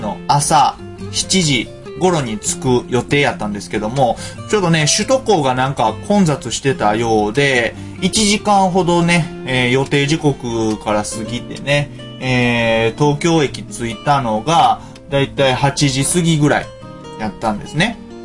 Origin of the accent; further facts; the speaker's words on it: Kansai, Japan; 僕ね、関西人なんですよ。近畿。関西出身で、関西住みで、まあ、国外に出たことのない人間なんですね。